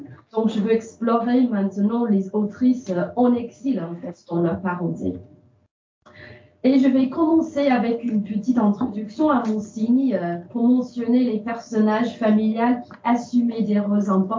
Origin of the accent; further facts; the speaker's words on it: England, United Kingdom; French is a second language; vous avez remarqué mon accent. Comme Alice a dit, je suis postdoc de l'Angleterre dans le département français de l'Oxford.